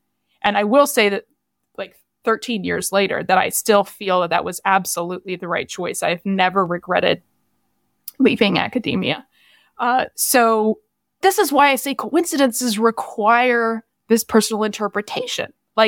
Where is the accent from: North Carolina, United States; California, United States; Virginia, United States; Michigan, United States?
Virginia, United States; there was a job that was in my area of specialty that was in my home state of Virginia and my favorite area of the state in the mountains of Virginia.